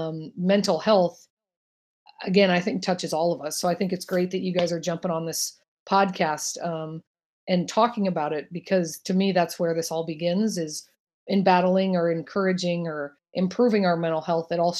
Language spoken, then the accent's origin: English; Los Angeles, California, United States; I grew up in Los Angeles, California. So I grew up reading People magazine as sort of my newspaper.